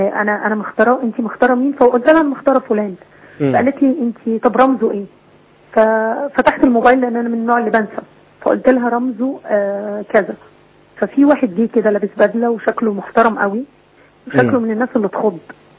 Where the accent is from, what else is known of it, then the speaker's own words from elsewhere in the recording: Egypt; انا مواطنه مصريه